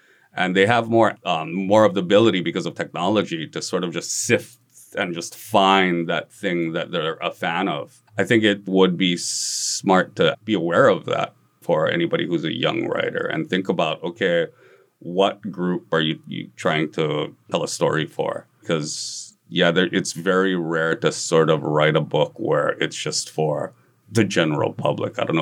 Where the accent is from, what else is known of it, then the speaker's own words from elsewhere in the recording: Kahaluu, Hawaii, United States; I grew up in Kahalu. There's no writers